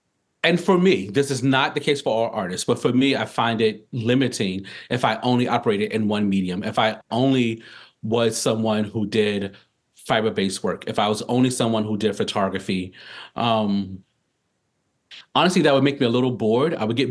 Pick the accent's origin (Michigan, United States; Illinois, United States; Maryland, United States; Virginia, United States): Maryland, United States; Baltimore; You know, like growing up in Baltimore, there was a lot